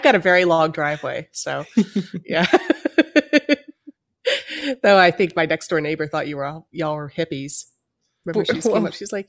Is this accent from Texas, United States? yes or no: no; Tennessee, United States; Yes, I grew up in Northeast Tennessee in the mountains.